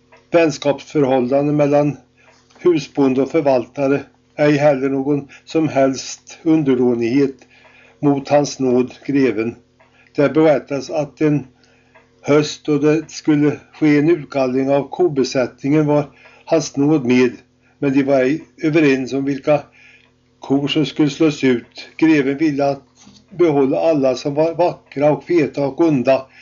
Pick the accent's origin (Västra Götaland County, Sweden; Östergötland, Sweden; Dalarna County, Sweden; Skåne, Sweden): Östergötland, Sweden; i min hembygd Östergötland